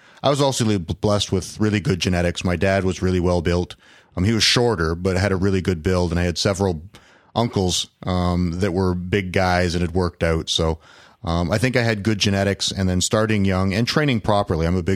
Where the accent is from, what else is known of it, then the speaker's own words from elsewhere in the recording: Ontario, Canada; I grew up in Northern Ontario, and amateur wrestling wasn't an option in school.